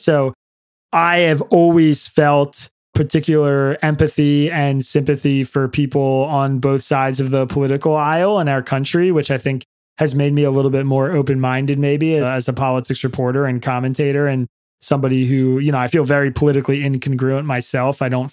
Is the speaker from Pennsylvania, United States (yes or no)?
yes; Pennsylvania, United States; I grew up in Pennsylvania in Bucks County, PA, which is a bellwether county in a bellwether state, and obviously a really politically divided place.